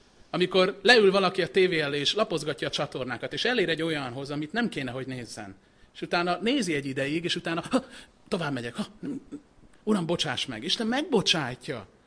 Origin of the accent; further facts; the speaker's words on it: Budapest, Hungary; Angyalföldi gyerek vagyok. Mezőgazdaságot azt nem láttam túl sokat ott.